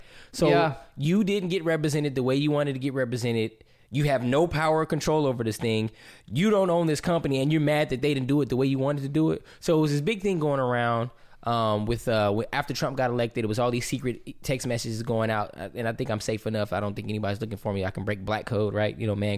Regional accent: Berkeley, California, United States; I'm from Berkeley, bro.

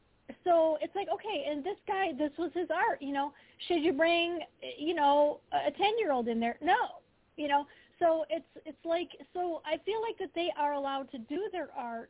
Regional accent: Detroit, Michigan, United States; I mean, I grew up in the Detroit area, and, I mean, I listened to, like, radio, rock and pop radio.

